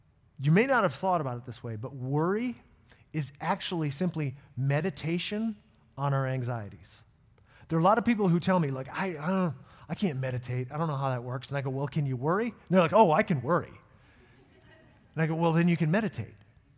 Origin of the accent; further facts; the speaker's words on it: Northeast, United States; I grew up Irish Catholic in the Northeast, so I'm like a ninja with worry.